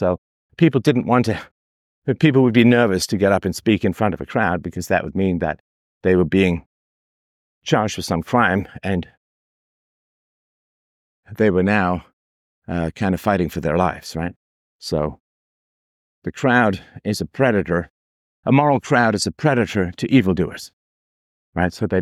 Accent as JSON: {"language": "English", "region": "England", "country": "United Kingdom", "tie": "born or raised there", "said": "growing up in England, and of that stock as a whole, although I'm half Irish, half German."}